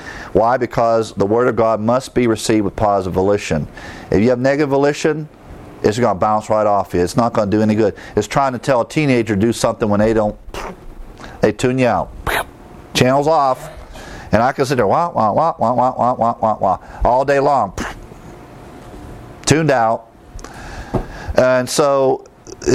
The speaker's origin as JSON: {"language": "English", "region": "Midwest", "country": "United States", "tie": "born or raised there", "said": "growing up in the Midwest and farms all over."}